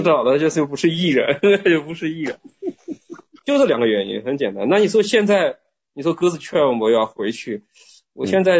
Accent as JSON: {"language": "Chinese", "country": "China", "moved": "yes", "lives_now": "Canada", "said": "我是从中国，是从中国逃到加拿大的，真有点像逃。"}